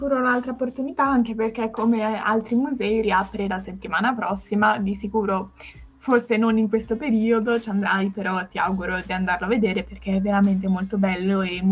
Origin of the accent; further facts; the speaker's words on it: Ticino, Switzerland; visto che siamo ticinesi